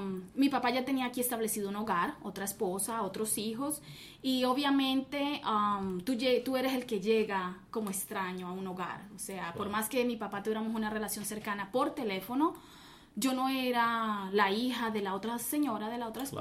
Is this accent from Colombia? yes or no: yes; Cali, Valle del Cauca, Colombia; moved away as an adult; now in United States; yo soy colombiana, 200%. Soy de Cali, de la ciudad de Cali, es donde se baila muchísima salsa. Llegué a los Estados Unidos hace 16 años